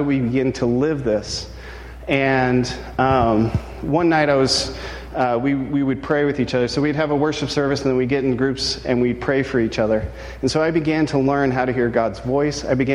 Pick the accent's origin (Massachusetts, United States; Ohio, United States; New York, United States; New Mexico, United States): Ohio, United States; Cincinnati; I grew up in Cincinnati, Ohio. And as Matt pointed out, that's like northern Kentucky.